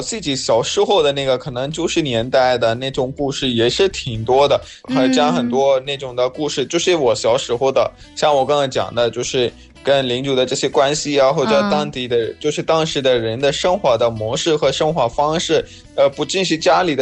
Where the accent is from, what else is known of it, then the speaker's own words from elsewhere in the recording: Pakistan; Chinese is a second language; 我是来自巴基斯坦的